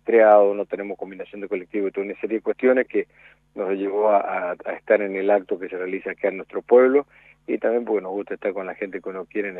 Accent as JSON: {"language": "Spanish", "town": "Real del Padre", "region": "Mendoza", "country": "Argentina", "tie": "born or raised there", "also_born_or_lived": "General Alvear", "said": "Nosotros nacimos en Alvear y nos criamos en Real del Padre, que está cerca de Alvear, a 24 kilómetros, pertenece a San Rafael."}